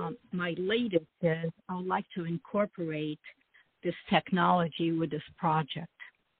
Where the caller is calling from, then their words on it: Red Bank, New Jersey, United States; I'm from New Jersey.